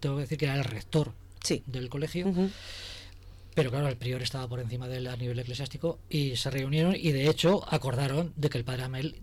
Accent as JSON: {"language": "Spanish", "region": "Castilla-La Mancha", "country": "Spain", "said": "somos de un pueblo muy pequeño de Cuenca, de un pueblo de 400 habitantes"}